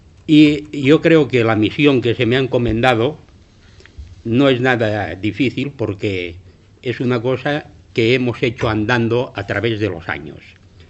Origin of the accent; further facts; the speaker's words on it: Catalonia, Spain; accent: Catalan; Spanish is a second language; perdonar mi acento catalán, pero voy a intentarlo hacer bien, hablar bien el castellano.